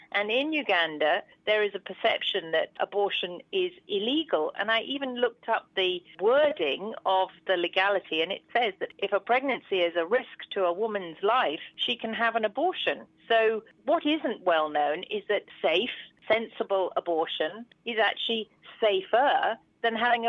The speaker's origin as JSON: {"language": "English", "country": "United Kingdom", "moved": "as an adult", "said": "I'm a British gynaecologist, but I have worked abroad since I was 30. I'm now in my middle 50s."}